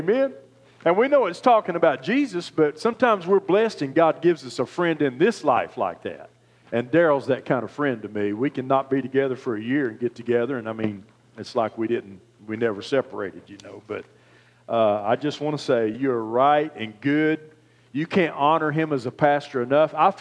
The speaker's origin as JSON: {"language": "English", "region": "West Virginia", "country": "United States", "said": "You know, I'm from West Virginia, so that looked great to me."}